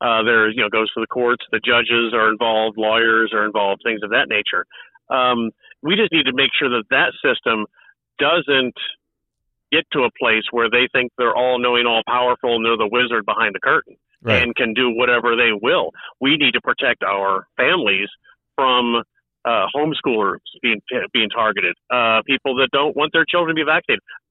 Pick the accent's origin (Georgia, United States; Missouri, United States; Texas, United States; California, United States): Missouri, United States; I'm from Southwest Missouri. We have a truly American story that just evolved out of Springfield.